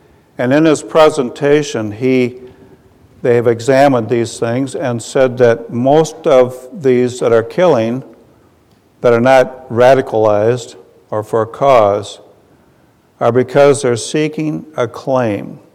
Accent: Willmar, Minnesota, United States; We are from Minnesota, and we're from Wilmer, Minnesota, which is the turkey capital of the world

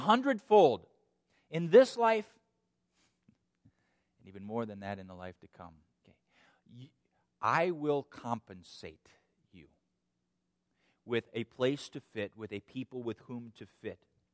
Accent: Minnesota, United States; now in Pennsylvania, United States; though I'm from Minnesota, to be in the midst of Pennsylvania, some 1,200 miles removed from family

